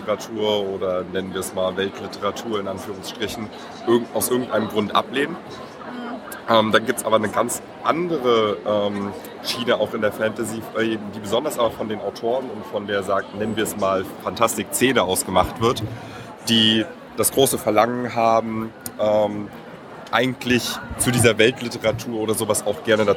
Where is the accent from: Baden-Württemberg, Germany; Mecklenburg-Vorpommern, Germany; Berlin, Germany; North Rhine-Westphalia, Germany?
Berlin, Germany; Da lernt man auch als Berliner mal was Neues, ne?